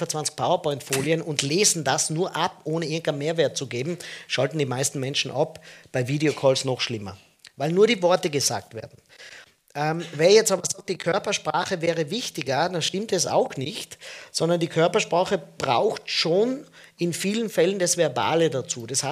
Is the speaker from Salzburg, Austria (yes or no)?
no; Tyrol, Austria; Ich bin ein Tiroler